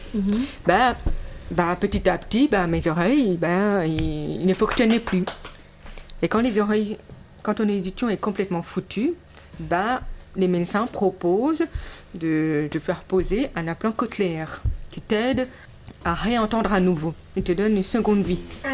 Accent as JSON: {"language": "French", "country": "Luxembourg", "said": "Je viens du Grand-Duché de Luxembourg. J'ai été adoptée et je suis sourde"}